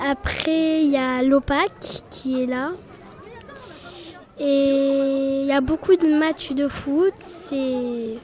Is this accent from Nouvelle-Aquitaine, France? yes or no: no; Voiron, Auvergne-Rhône-Alpes, France; born there; Parce que je suis née ici à Voiron